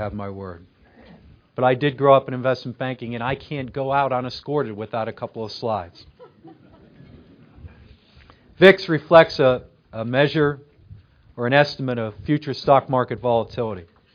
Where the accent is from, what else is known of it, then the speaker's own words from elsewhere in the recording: Pittsburgh, Pennsylvania, United States; I love New York. I'm from Pittsburgh originally, but I love New Yorkers and what that city stands for.